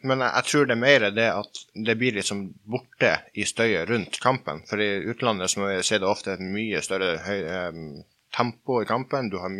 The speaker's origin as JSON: {"language": "Norwegian", "region": "Northern Norway", "country": "Norway", "said": "Vi er de to fra Hålogaland"}